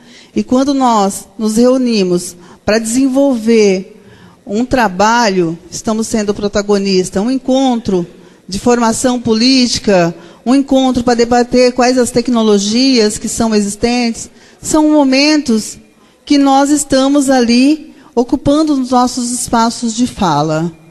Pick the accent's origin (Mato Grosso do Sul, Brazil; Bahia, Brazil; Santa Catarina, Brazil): Mato Grosso do Sul, Brazil; Eu venho de Mato Grosso do Sul. Sou uma mulher meia-idade.